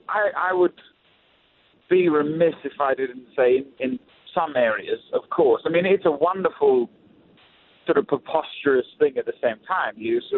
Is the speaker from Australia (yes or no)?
yes; Australia; now in Nashville, United States; I'm originally from Australia, David. I hope you can still tell. I live in Nashville, so my accent's been a bit compromised.